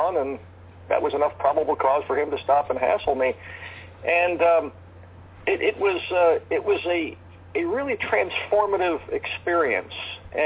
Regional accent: Philadelphia, Pennsylvania, United States; I'm going to be the kind of cop I used to respect when I was growing up in Philadelphia

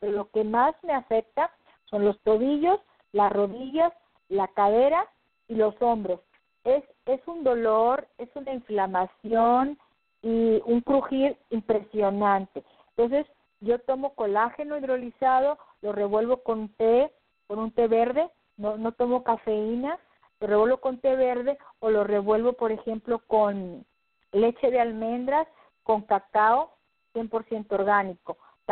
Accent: Monterrey, Nuevo León, Mexico; si soy de Monterrey, pues se me antoja de repente que comer un cabrito

